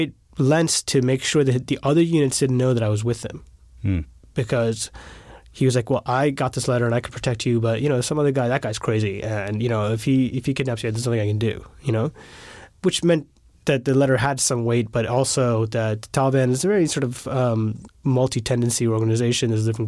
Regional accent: United States; Well, I'm an American journalist.

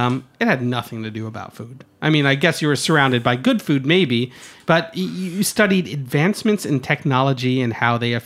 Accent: Croton-on-Hudson, New York, United States; I grew up on the Hudson. I grew up in Croton-on-Hudson, and it's not a caviar town.

